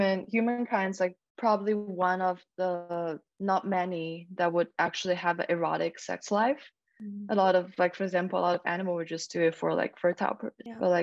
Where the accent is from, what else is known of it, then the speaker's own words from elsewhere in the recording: Ningbo, Zhejiang, China; In Ningbo.